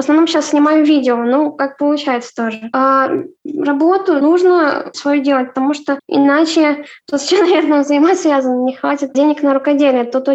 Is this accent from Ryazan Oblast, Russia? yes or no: yes; Ryazan Oblast, Russia; Я из Рязанской области, живу в городе Касимове